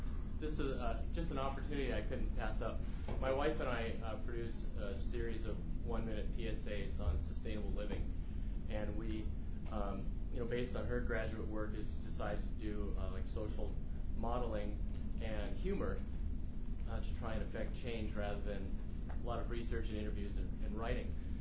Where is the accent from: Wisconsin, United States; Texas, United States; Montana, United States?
Montana, United States; Billings; We're from Billings, Montana